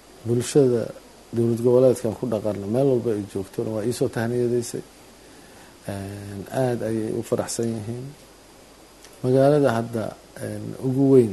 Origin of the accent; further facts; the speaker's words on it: Beledweyne, Hiran, Somalia; beledweyne? Aniga waa magaaladeydii, waana magaalo aan aada u jeclahay